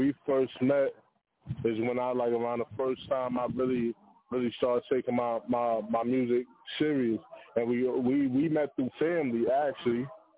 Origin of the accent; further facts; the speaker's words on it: Brooklyn, New York, United States; And I'm like, yeah, I'm from Brooklyn. I'm for the style.